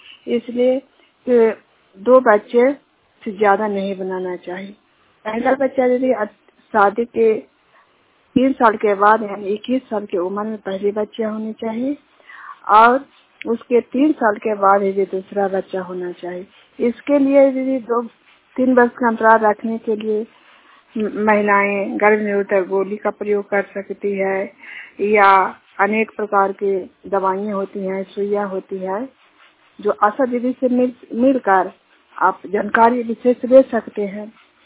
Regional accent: Juniyar, Bihar, India; junior गांव के रहने वाली हूँ

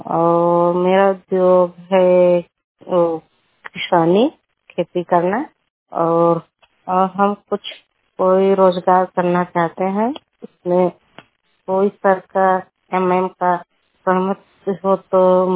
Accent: Uttar Pradesh, India; मैं बल्ली परमा की रहने वाली हूँ, कोन ब्लॉक जिला मिर्जापुर की हूँ। और मेरा उम्र है 35 साल।

